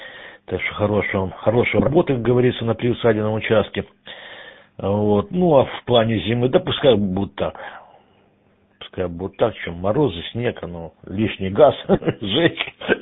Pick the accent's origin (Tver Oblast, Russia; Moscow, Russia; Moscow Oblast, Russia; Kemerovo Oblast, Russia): Kemerovo Oblast, Russia; сам родом с Таштагольского района? Давно, правда, это было, но тем не менее.